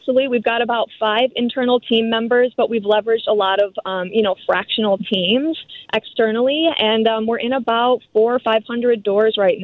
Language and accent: English; Chicago, Illinois, United States; I grew up in the Chicagoland area, so Whole Foods has always been the goal for me.